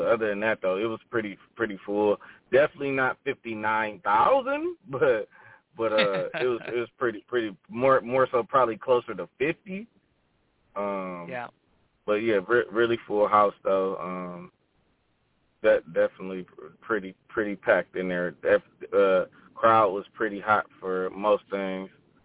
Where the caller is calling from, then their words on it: Detroit, Michigan, United States; and I'm calling from Detroit.